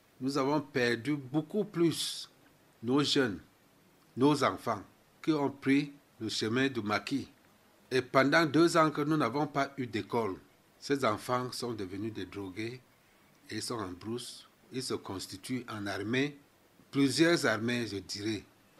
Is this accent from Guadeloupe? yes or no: no; Batibo, Northwest Region, Cameroon; Moi, je viens particulièrement de Batibo. Et il y a moins de 2 semaines que je suis arrivé au village.